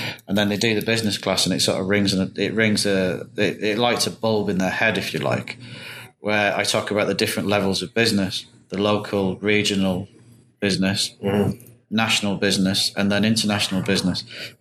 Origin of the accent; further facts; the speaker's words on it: United Kingdom; moved away; When I left, I was from the United Kingdom and sometimes known as Great Britain.